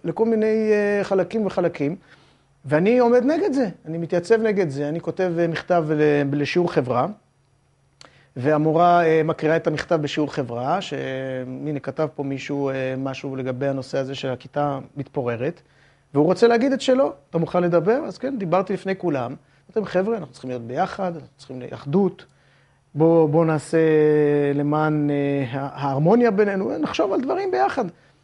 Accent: Lod, Central District, Israel; also born or lived in Jaffa; וגדלתי בלוד, עד סוף כיתה ו', גם מאוד מאוד מאוד שמחתי, ועד היום אני שמח שהייתי בלוד

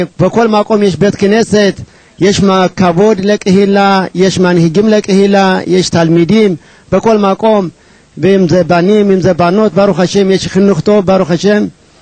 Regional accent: Ethiopia; now in Israel; שעליתי מאתיופיה, אז הגעתי לארץ, קלטו אותי וקבלו אותי

